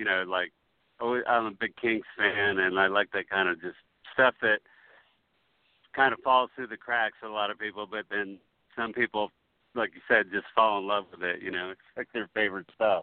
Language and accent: English; Philadelphia, Pennsylvania, United States; I mean, I'm from Philadelphia, so I kind of grew up with … music and stuff